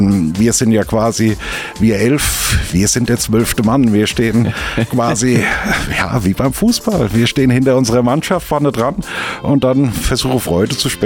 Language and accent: German; Mainz, Rhineland-Palatinate, Germany; Ja, als Mainzer Bub war ja klar.